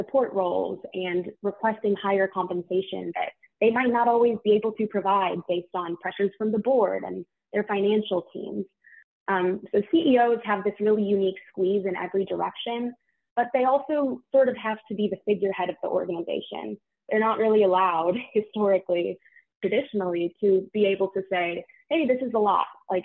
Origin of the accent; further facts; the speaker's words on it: St. Louis, Missouri, United States; I'm from St. Louis, so especially exciting to me.